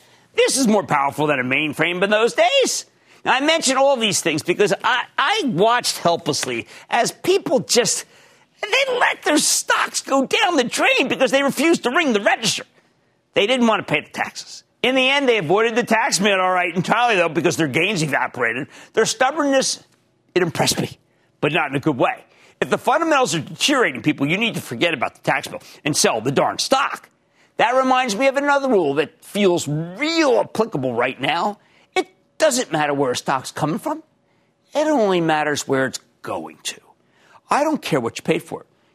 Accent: New Jersey, United States; Let's go to Patrick in my home state of New Jersey.

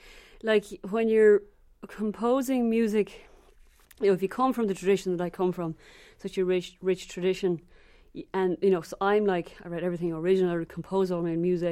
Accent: Ireland

